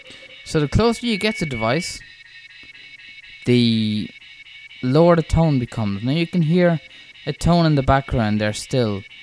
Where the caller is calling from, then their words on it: Ireland; I'm recording from Ireland.